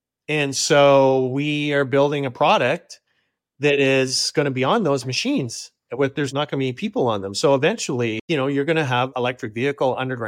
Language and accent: English; Ontario, Canada; I was raised in Northern Ontario, so I'm really happy about that.